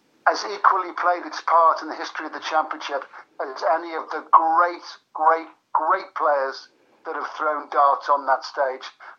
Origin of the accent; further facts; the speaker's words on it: North West England, United Kingdom; I'm from the Wirral.